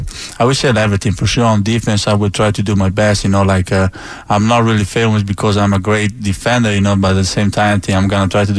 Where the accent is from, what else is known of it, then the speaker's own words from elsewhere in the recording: Italy; English is a second language; You know, like a lot of people, they say, you never play soccer just because I'm from Italy, but I never did that.